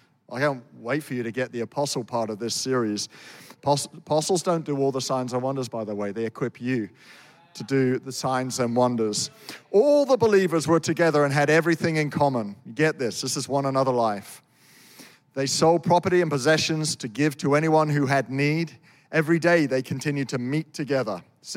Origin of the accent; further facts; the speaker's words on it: United Kingdom; I'm a Brit.